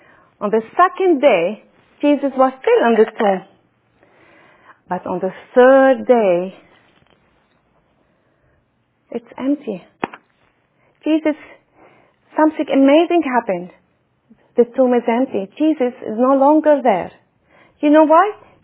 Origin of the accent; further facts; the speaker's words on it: Lebanon; You see, I grew up in Lebanon, and when we celebrate Easter, it is on springtime.